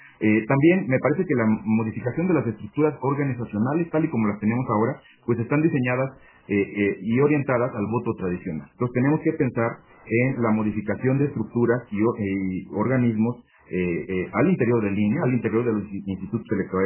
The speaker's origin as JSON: {"language": "Spanish", "region": "Querétaro", "country": "Mexico", "said": "ser consejero electoral en un instituto electoral en Querétaro, en mi tierra."}